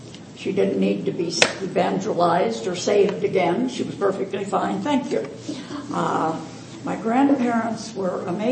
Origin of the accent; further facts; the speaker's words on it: Illinois, United States; I went away to the University of Minnesota because I'm from the Illinois and live 35 miles from the University of Illinois.